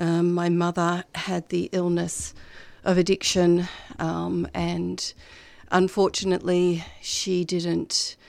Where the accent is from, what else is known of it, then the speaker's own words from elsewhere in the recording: Melbourne, Victoria, Australia; also born or lived in Sydney; So I was born in Sydney. We came down to Melbourne when I was two.